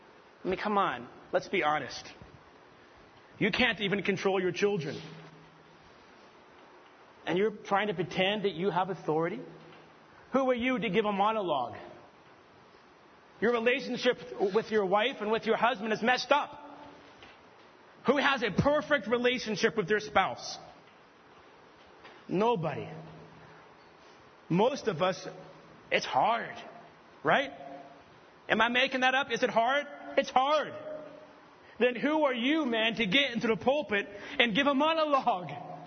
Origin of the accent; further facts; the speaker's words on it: United States; I'm an American. We won our freedom from England.